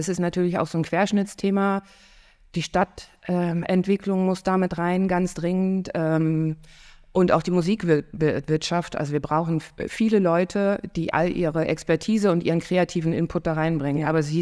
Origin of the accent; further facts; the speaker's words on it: Hamburg, Germany; ich als Hamburgerin empfinde das als Lebensader auch von Hamburg.